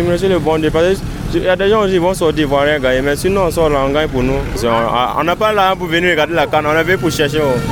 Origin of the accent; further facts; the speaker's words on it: Burkina Faso; now in Côte d'Ivoire; Parce que nous, on est quitté au Burkina, on n'a personne ici, on est venu pour chercher, pour manger, donc maintenant, bon.